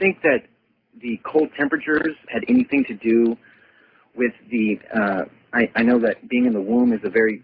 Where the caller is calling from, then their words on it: Seattle, Washington, United States; I'm calling from Seattle.